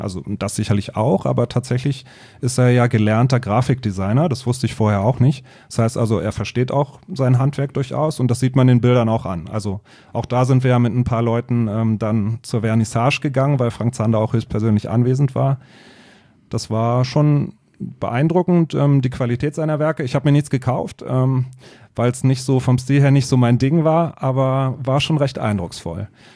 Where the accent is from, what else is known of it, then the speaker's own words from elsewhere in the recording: Berlin, Germany; ich bin in Berlin-Wannsee aufgewachsen, noch zu Mauerzeiten, habe dann die Wende dort miterlebt, so zu Abiturzeiten, war wirklich natürlich eine extrem spannende Zeit. Bin in Berlin also zur Schule gegangen, habe da auch studiert und wollte eigentlich nie weg.